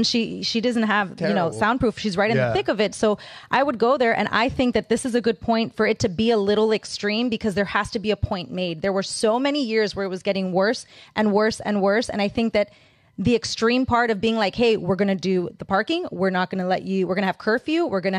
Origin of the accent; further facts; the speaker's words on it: Miami, Florida, United States; I was born and raised in Miami every single weekend. My grandma lives on 7th and Collins right there.